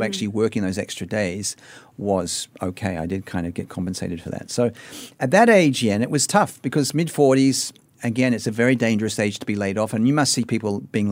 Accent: Australia; and I'm from Australia, as you know

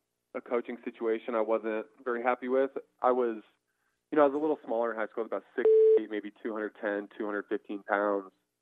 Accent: Colorado Springs, Colorado, United States; Yes, sir. Colorado Springs, Colorado.

